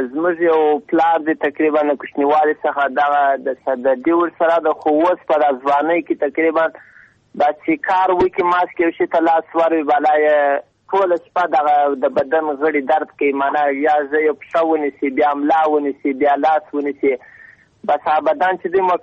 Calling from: Lashkar Gah, Helmand, Afghanistan; د هلمند ولایت لشکرګاه شهر څخه.

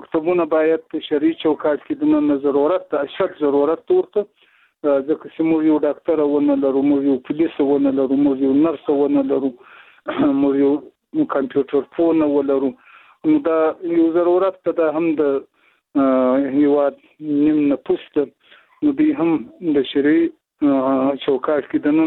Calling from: Zabul, Afghanistan

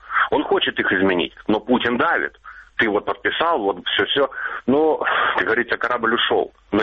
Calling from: Mariupol, Donetsk Oblast, Ukraine; Здравствуйте … Мариуполь.

